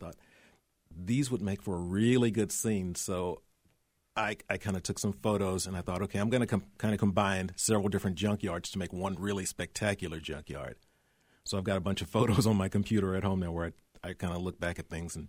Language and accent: English; Houston, Texas, United States; also born or lived in Austin; Yeah, I used to live in Austin. I'm from Houston, but I lived in Austin for about 7 years.